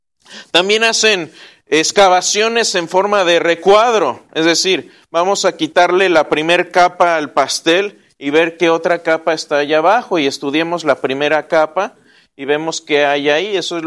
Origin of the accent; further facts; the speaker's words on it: Querétaro, Mexico; donde yo crecí, en Querétaro, crecí en un lugar que era una colina, y se veía un pueblo de enfrente